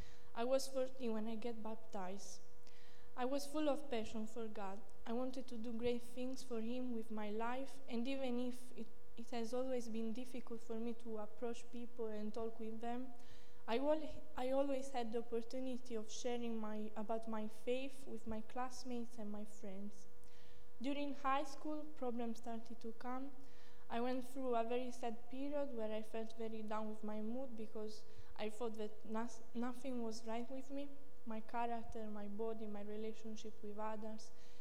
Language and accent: English; Siena, Tuscany, Italy; English is a second language; also born or lived in Sardinia; I'm an Italian and I came from the center of Italy in Siena, but I was born in Sardinia, which is an island near the peninsula.